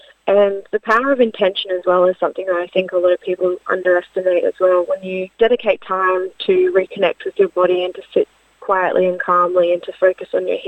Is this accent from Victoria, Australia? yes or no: no; Brisbane, Queensland, Australia; I'm from Brisbane.